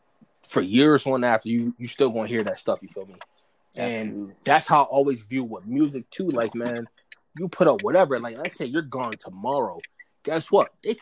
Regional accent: Baltimore, Maryland, United States; Because like I said, I come from Baltimore, so you feel me? I've seen some bad shit.

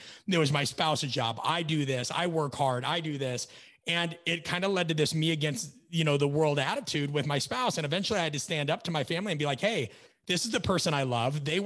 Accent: Omaha, Nebraska, United States; I'm very proud of where I come from. I'm very proud that I grew up in Omaha, Nebraska. We have a Midwest mindset. I could not have asked for a better place to grow up.

